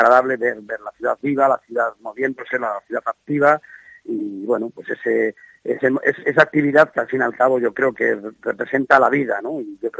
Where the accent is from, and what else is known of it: Zamora, Castile and León, Spain